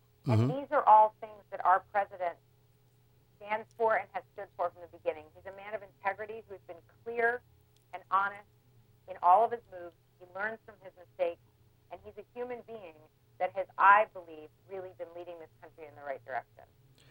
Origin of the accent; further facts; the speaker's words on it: United States; But I am an American, and I am a woman